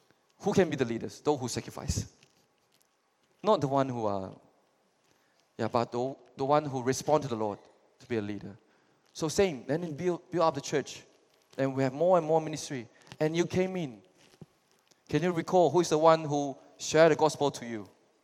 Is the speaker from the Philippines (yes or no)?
yes; Cebu, Central Visayas, Philippines; now in Kuching, Malaysia; I'm a Methodist background. I'm Wuchune, any Wuchune, Cebu. Yeah, I'm from Cebu. I grew up there.